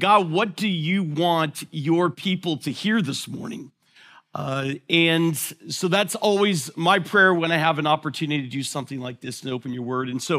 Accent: United States; accent: American; and I hope you can understand through my thick American accent

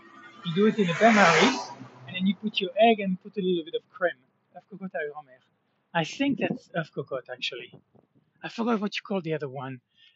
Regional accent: France; it was never hiking in France outside of the Camino and outside of my, even in my hometown, I never did anything.

